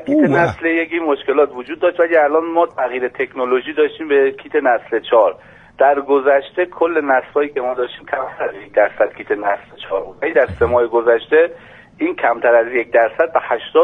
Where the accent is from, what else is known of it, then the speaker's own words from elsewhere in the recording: Iran; ایرانی هستیم در خدمت شما